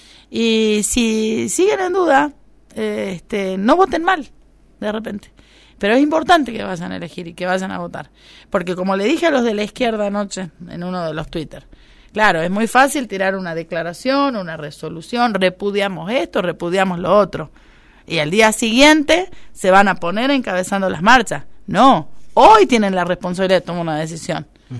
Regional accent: Argentina; como argentinos y argentinas

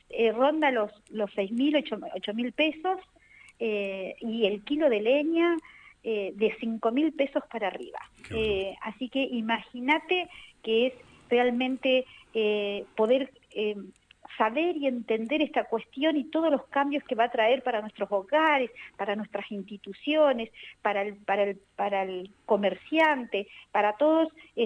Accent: Maquinchao, Río Negro, Argentina; las autoridades y principalmente a nuestra gobernadora, que hoy va a ser el acto central acá en mi pueblo.

